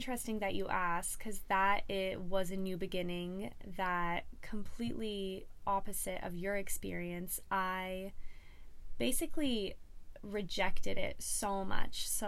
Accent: Ottawa, Ontario, Canada; And then I was 15 and my parents divorced, and so I moved with my mom from Ottawa to Kingston.

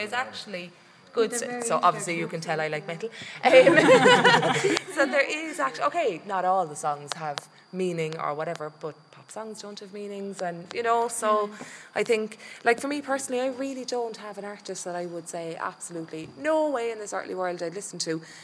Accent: Cork, Munster, Ireland; from Cork on Audioboo, and today I'm with …, …, …, …, … and ….

